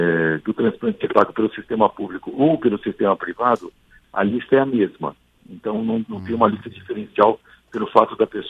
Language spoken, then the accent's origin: Portuguese; São Paulo, Brazil; Por exemplo, eu sou do estado de São Paulo.